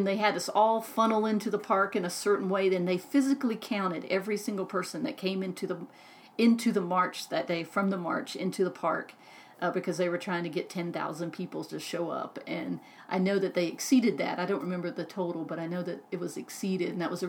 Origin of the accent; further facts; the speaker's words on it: Atlanta, Georgia, United States; I thought was funny in Atlanta, growing up in Atlanta, I was lucky enough to march in a lot of the gay pride marches there.